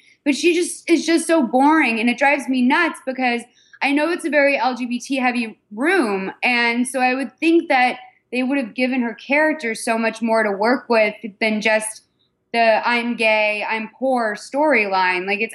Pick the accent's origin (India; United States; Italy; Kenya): United States; Massachusetts; I'm from Massachusetts, which is different, but kind of not really.